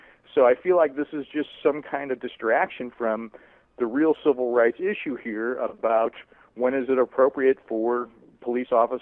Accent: St. Louis, Missouri, United States; A lot of folks know I'm from St. Louis. I grew up not far from there.

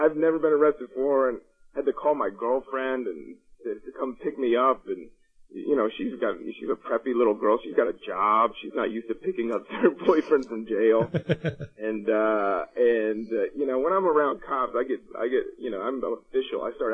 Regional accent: Washington, District of Columbia, United States; I grew up in Washington, D.C. I was born in Washington, D.C.

